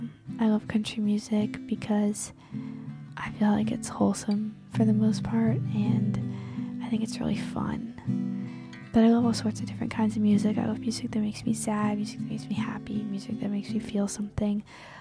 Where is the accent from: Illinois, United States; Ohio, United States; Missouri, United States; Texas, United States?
Ohio, United States; Cincinnati; I'm from Cincinnati, Ohio.